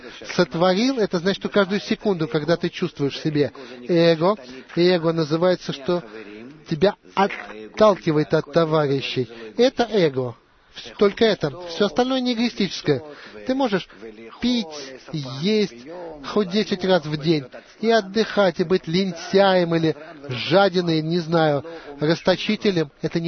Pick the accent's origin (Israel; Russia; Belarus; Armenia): Israel; Afula, Northern District; Мне 15 лет, я из Афулы.